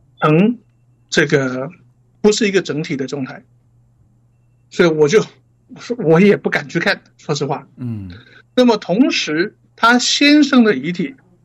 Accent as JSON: {"language": "Chinese", "town": "Xiamen", "region": "Fujian", "country": "China", "moved": "yes", "lives_now": "United States", "said": "哦，在厦门，我是厦门人。"}